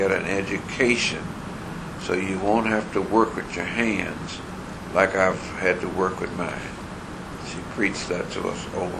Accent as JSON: {"language": "English", "town": "Cleveland", "region": "Ohio", "country": "United States", "tie": "born or raised there", "said": "We came from Cleveland, where we'd been born and raised"}